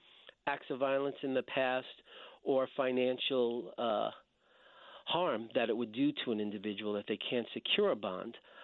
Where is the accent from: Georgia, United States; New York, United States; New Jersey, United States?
New York, United States; New York City; And I'm from New York, and it's pathetic what has happened to that city